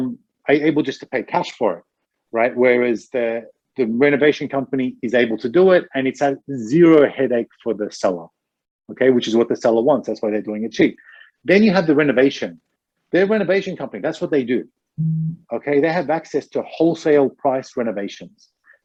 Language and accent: English; Australia; I'm Australian, right?